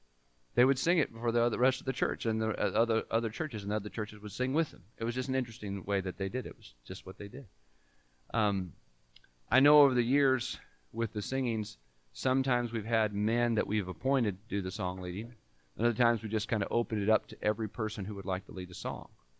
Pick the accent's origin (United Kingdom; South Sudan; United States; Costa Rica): United States; California; When I was growing up in California, we didn't have big churches there, so we had a monthly singing.